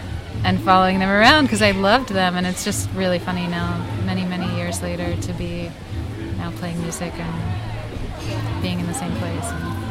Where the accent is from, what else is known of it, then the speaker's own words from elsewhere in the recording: New York City, New York, United States; I'm here from New York City.